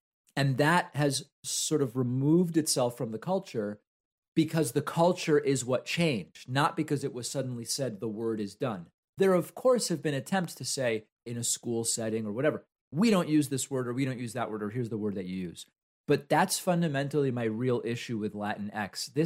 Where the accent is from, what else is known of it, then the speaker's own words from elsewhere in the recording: Argentina; first language Spanish; English is a second language; As many of you know, I'm from Argentina, grew up speaking Spanish.